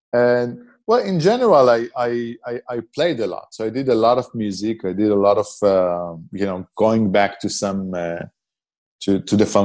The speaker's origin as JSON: {"language": "English", "town": "Beersheba", "region": "Southern District", "country": "Israel", "tie": "born or raised there", "said": "Well, I was growing up in Be'er Sheva. It's in the southern part of Israel."}